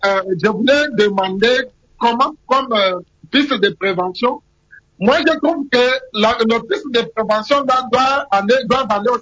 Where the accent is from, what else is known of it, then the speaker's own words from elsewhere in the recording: Équateur, DR Congo; Je suis de l'Équateur